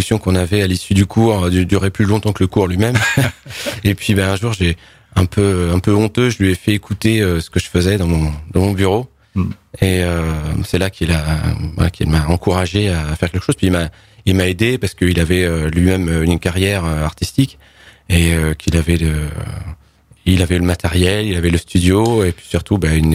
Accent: Beaumont-le-Roger, Normandy, France; Mais j'ai grandi dans l'Eure. Ouais. Non loin d'Évreux, dans un petit village qui s'appelle Beaumont-le-Roger.

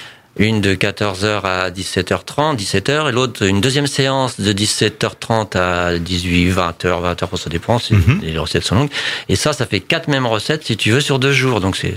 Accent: Dieppe, Normandy, France; born there; Moi, je suis né à Arclabata, à Dieppe, tu vois

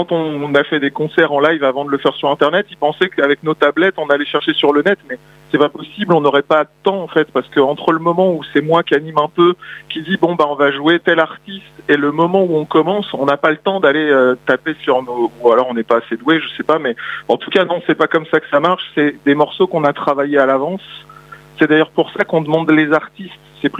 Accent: Évreux, Normandy, France; Moi, je suis d'Evreux depuis toujours

